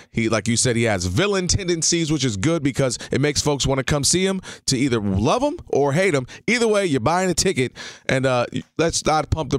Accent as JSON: {"language": "English", "region": "Michigan", "country": "United States", "said": "A lot of folks in Atlanta are like my sister. We're from Michigan originally."}